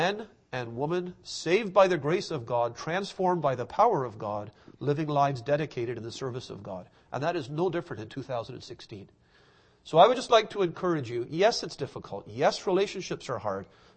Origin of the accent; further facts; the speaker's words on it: Toronto, Ontario, Canada; When I was young, growing up in Toronto with my aunt, there was a lady that lived with us.